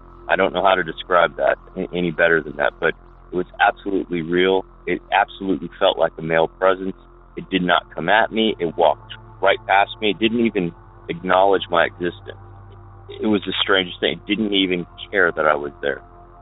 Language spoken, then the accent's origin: English; Bradenton, Florida, United States; I'm 42 now. I grew up in Bradenton, Florida. I lived just down the street from the marina there.